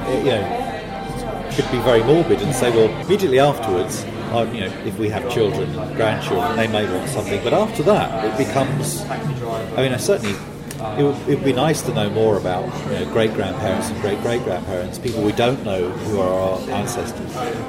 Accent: Enfield, London, United Kingdom; So I'm born and brought up in North London, in Enfield, in Chase Farm Hospital, which has actually been pulled down.

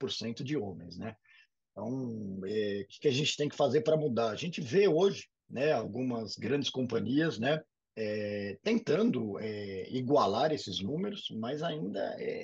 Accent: Brazil; E eu acho que falar aqui como brasileiro, né, não só como multinacionais

